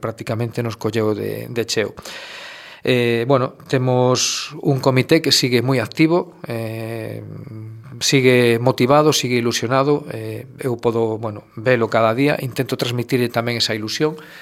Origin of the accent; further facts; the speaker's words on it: Negreira, Galicia, Spain; born there; nací en Negreira, non fun a nacer ao hospital a Santiago, nacín en Negreira, na miña casa en Vilachán. Sempre tiven paixón polo meu pobo, polo meu concello, me gusta.